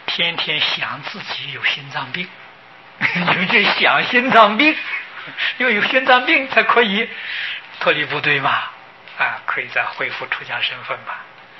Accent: China; 我们中国人说了，病入膏肓啊，那个没法子救啊。

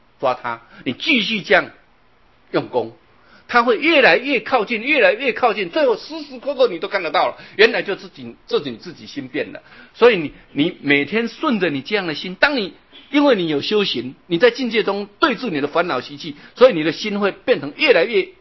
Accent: China; 我们中国人就是好面子，啊，很不能包容，所以一碰到什么事就要吵架

